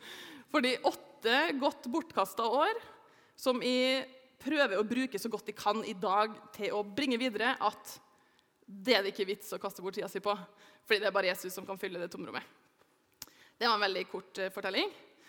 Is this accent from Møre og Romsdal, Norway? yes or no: yes; Molde, Møre og Romsdal, Norway; Jeg kommer fra Molde.